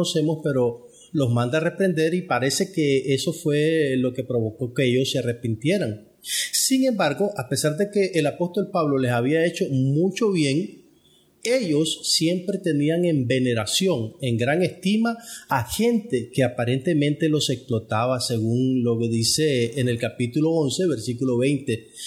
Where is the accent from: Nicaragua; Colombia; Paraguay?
Nicaragua; Managua; de Managua, Nicaragua.